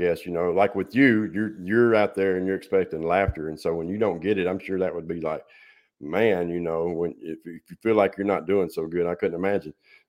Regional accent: Tennessee, United States; You know, I'm from Tennessee, so I can relate to those kind of people.

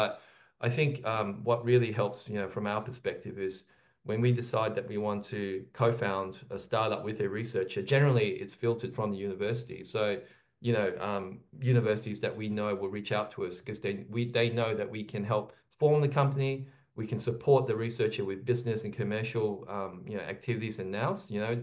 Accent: Perth, Western Australia, Australia; But this in the background is actually my hometown, Perth, Western Australia.

